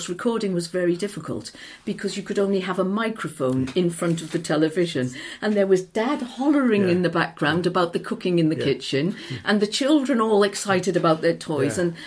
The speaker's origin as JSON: {"language": "English", "town": "Cardiff", "region": "Wales", "country": "United Kingdom", "tie": "born or raised there", "said": "My first school, my first school was a little preparatory school in what's now Riverside, I think."}